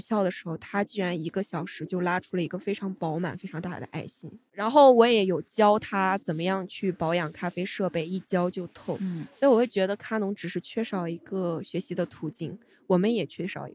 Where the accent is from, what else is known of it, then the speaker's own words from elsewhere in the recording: Shanghai, China; 我是从上海过来的大学生